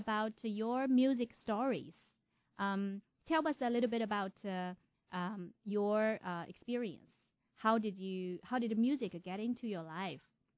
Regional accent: Shanghai, China; Oh, my hometown.

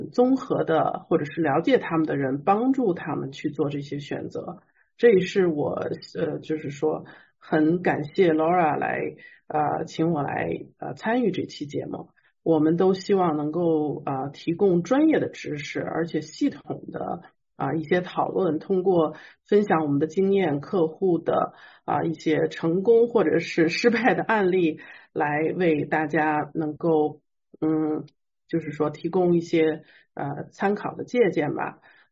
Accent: Xi'an, Shaanxi, China; moved away as an adult; now in Seattle, United States; 我是来自中国的西安，古城西安。那我是98年来到西雅图的，在美国是上了会计师专业的学习，之后呢来到西雅图加入事务所。

